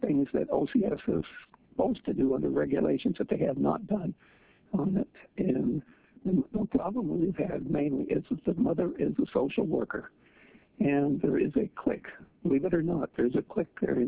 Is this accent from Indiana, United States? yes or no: no; Ketchikan, Alaska, United States; I'm from Ketchikan.